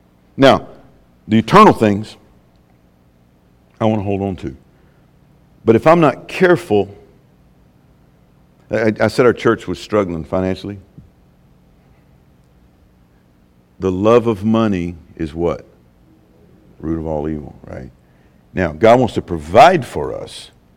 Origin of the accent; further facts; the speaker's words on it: United States; I mean, I'm an American. I love this country.